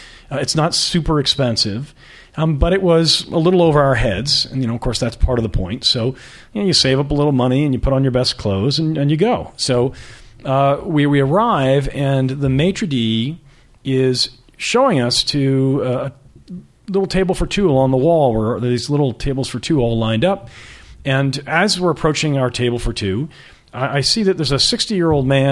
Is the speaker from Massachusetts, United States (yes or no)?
yes; Boston, Massachusetts, United States; moved away as an adult; now in New York City, United States; I was raised in the Boston area. And I moved to New York City at the age of 25.